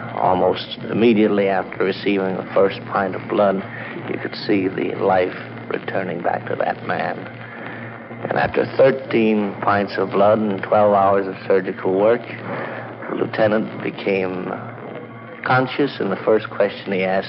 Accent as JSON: {"language": "English", "town": "Chicago", "region": "Illinois", "country": "United States", "tie": "born or raised there", "said": "I'm the chaplain at Ford Field Hospital. My hometown is Chicago."}